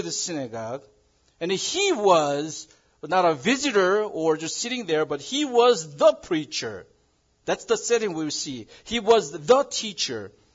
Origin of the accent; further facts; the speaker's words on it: South Korea; Maybe your hometown is Spokane. My hometown is South Korea.